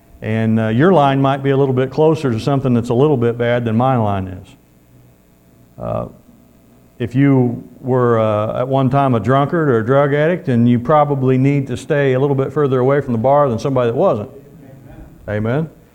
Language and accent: English; Missouri, United States; I'm originally from Missouri, the Show Me State.